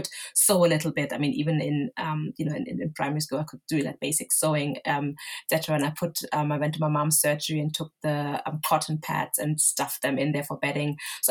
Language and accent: English; southern Germany, Germany; I grew up in the south of Germany, which is a very traditional